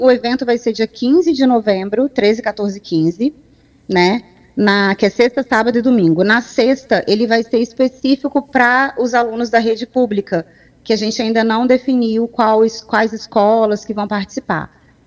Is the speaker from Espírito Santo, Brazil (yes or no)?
yes; Aracruz, Espírito Santo, Brazil; Eu sou cineasta, sou de Aracruz